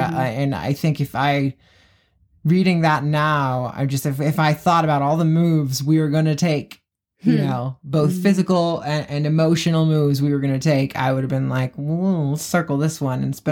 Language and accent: English; Mesa, Arizona, United States; And I grew up in Mesa, Arizona. I went to the same school the entire time, K-12